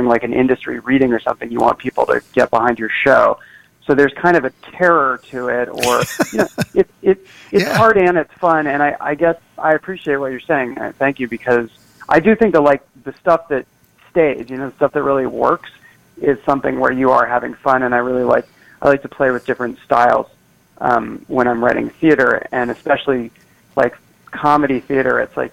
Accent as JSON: {"language": "English", "town": "Berkeley", "region": "California", "country": "United States", "tie": "born or raised there", "said": "my friend Itamar Moses, who I grew up with in Berkeley, is a really fantastic playwright and screenwriter"}